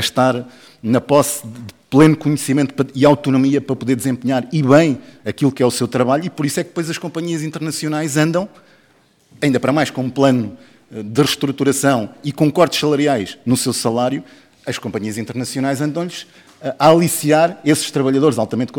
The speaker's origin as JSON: {"language": "Portuguese", "country": "Portugal", "said": "nós, antes de sermos trabalhadores da TAP, do grupo TAP, somos portugueses."}